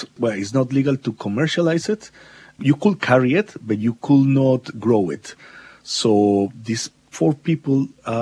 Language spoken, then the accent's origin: English; Medellin, Antioquia, Colombia; I am Colombian and I live in Colombia through the 80s and 90s, and I live in Medellin.